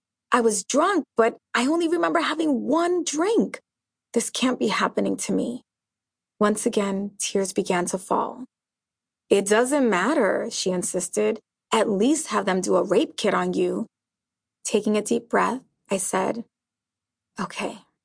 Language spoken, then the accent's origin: English; New York City, New York, United States; I grew up in New York City, and over there we would have said, "Let's get lit," or "Let's meet up for drinks."